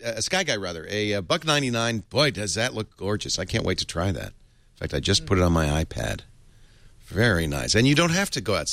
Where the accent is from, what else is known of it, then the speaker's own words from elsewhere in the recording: Rhode Island, United States; I say it that way, too. I'm from Rhode Island. Room. It's room.